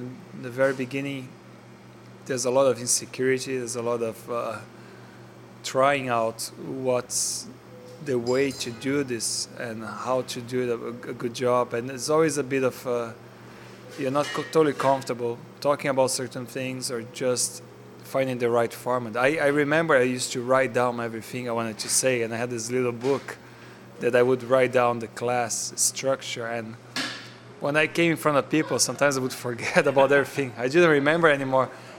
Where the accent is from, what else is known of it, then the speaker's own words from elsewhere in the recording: Brazil; I'm from Brazil